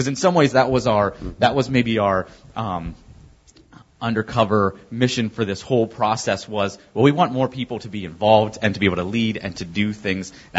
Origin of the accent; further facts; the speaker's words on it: North Collins, New York, United States; so I'm from North Collins, New York, which is about a half hour south of Buffalo. And Buffalo, New York, so western New York, close to Lake Erie.